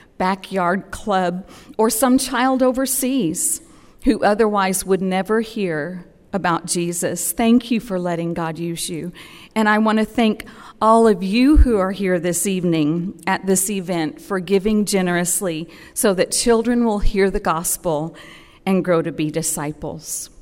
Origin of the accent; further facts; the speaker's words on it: United States; I grew up in America.